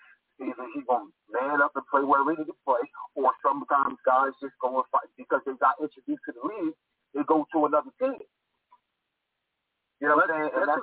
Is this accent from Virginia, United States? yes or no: no; Tampa, Florida, United States; now in Philadelphia, United States; Like, I come from Philly, even though I'm from Tampa, you know what I mean? Like, I live in Philly now.